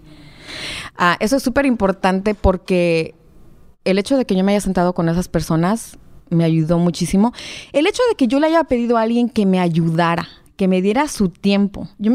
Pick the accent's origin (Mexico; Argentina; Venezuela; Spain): Mexico; moved away; yo soy de México